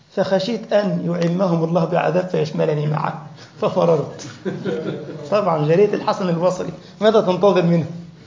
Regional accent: Egypt; سوق حتى الناس بينطقوها بالهمزة عندنا في مصر

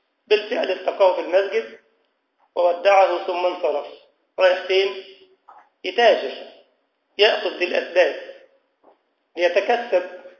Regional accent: Egypt; عندنا في مصر طابور مش بيناموا على البلاط، مش لاقيين علاج.

